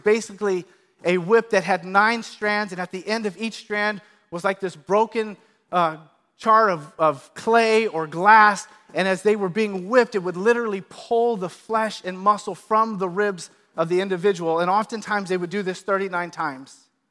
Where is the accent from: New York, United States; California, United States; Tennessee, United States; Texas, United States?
California, United States; Sunnyvale; Some of you know that I grew up in Sunnyvale. I'm from the Bay Area.